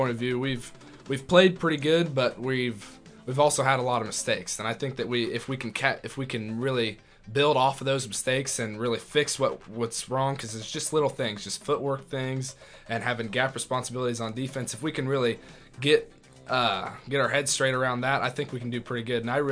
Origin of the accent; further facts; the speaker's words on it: Texas, United States; It's the Dallas Cowboys. I'm from Texas, and I really love the Longhorns and the Cowboys.